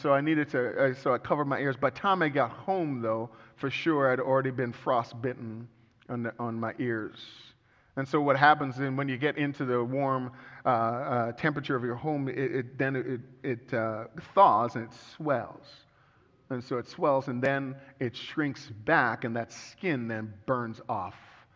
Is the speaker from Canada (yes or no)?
yes; Calgary, Alberta, Canada; also born or lived in British Columbia; And I'm from Calgary, Alberta. That's where I grew up.